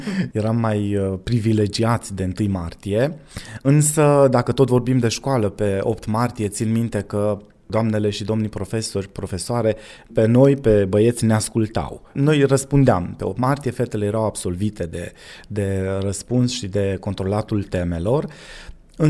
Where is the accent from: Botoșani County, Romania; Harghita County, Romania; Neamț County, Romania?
Harghita County, Romania; Voșlobeni; eu am crescut în Voșlobeni și am mai aflat că Voșlobeniul este alcătuit dintr-o populație care a admigrat din Moldova.